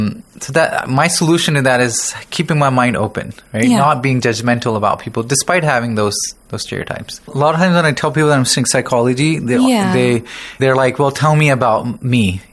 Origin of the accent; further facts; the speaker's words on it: Pakistan; Let's say now you learned that I'm from Pakistan.